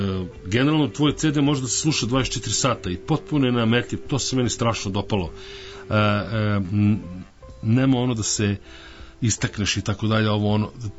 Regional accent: Belgrade, Serbia; Ja sam sa Zvezdare, a tamo to se ne priča tako.

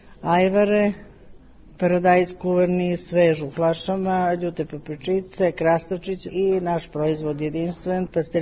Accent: Boljevac, Zaječar District, Serbia; dolazim iz Boljaca ispod Rtnja.

